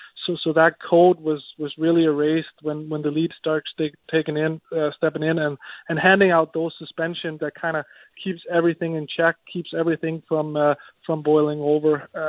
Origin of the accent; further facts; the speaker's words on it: Denmark; I came over from Denmark